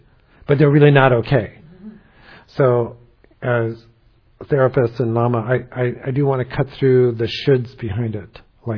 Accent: New York, United States; I grew up in New York and knew families and knew people with tattoos on their arms, and people from New York would know what that means.

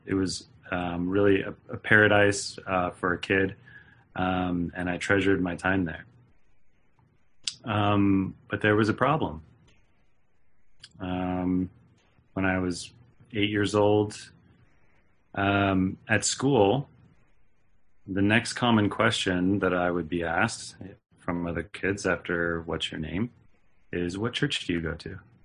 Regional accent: Turlock, California, United States; I was born and raised in Turlock, California, which is a small town outside of Modesto, here in the Central Valley. It's home to a lot of agriculture, conservatism, and church-going Christians.

